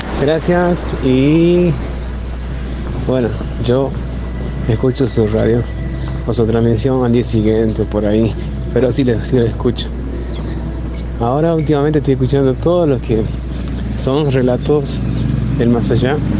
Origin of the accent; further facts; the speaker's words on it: Salta, Argentina; Yo soy de Salta, Argentina.